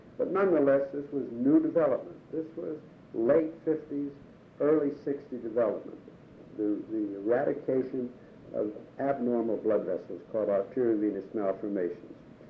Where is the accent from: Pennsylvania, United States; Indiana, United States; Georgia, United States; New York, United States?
Pennsylvania, United States; Pittsburgh; So I decided to come to my hometown of Pittsburgh